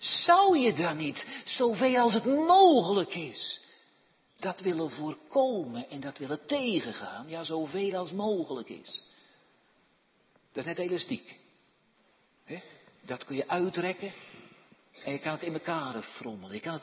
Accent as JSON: {"language": "Dutch", "region": "North Brabant", "country": "Netherlands", "tie": "born or raised there", "said": "Ik weet er zeker uit mijn jeugd in Brabant, weet ik er best heel wat vanaf."}